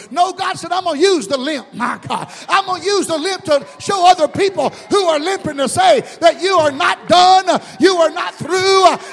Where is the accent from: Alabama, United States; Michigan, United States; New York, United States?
Alabama, United States; Mobile; moved away as an adult; also born or lived in Panama City, Florida; I left Mobile, Alabama, my hometown, at the early age of 18. I moved to Panama City, Florida.